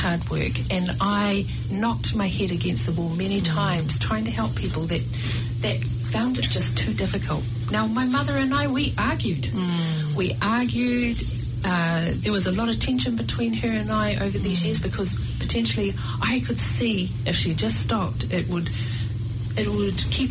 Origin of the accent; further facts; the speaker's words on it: Hokianga, Northland, New Zealand; So I come from the Hokianga, far north